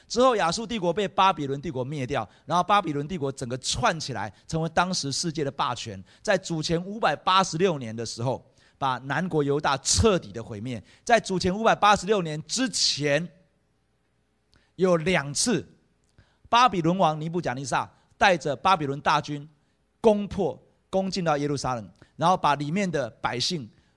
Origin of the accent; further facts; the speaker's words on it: Taiwan; 感谢上帝，我不是犹太人，感谢上帝，我是台湾人。